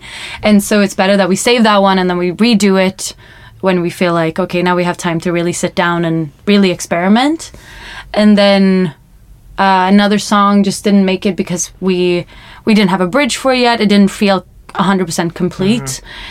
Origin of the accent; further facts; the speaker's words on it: Stockholm, Stockholm County, Sweden; I'm originally from Stockholm, Sweden. And I grew up singing and doing voice acting and stuff. And then when I was 17, I went to the US as an exchange student.